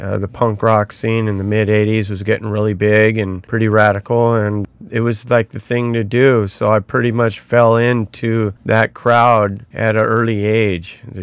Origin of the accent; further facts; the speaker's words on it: California, United States; Yeah, born and raised.